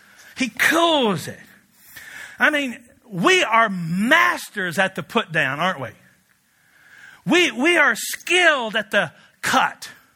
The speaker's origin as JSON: {"language": "English", "region": "Kentucky", "country": "United States", "said": "We're both from Kentucky, where you can get married when you're 18."}